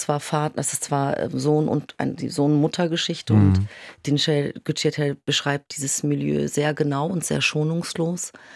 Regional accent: Lower Saxony, Germany; born there; Eltern, die aus der Türkei geflüchtet sind, 1980, kurz vor Militärputsch, und bin gebürtigte Ostfriesin.

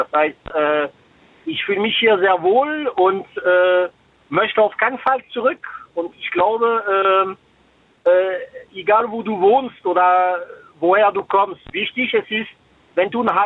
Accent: France; German is a second language; now in Germany; Ich bin selber Franzose, ich bin ein bisschen älter. Bei mir sind diese ganzen Zukunftsvorstellungen schon passiert. Aber ich wollte nur Mut geben dazu zu sagen, ich bin 98 nach Deutschland ausgewandert.

